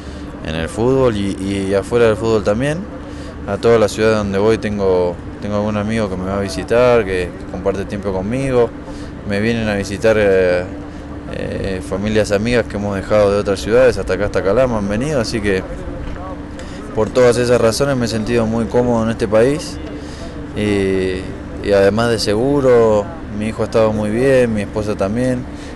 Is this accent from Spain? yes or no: no; Argentina; now in Chile; mi hijo es chileno, mi mujer es chilena, me han tratado como un, a pesar de que soy argentino, me han tratado como un chileno más.